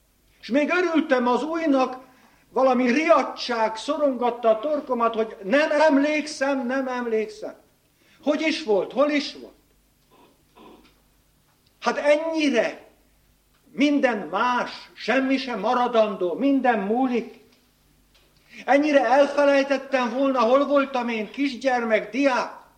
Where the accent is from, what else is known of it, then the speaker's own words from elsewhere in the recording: Újpest, Budapest, Hungary; born there; hát Újpesten születtem, újpesti nyelven.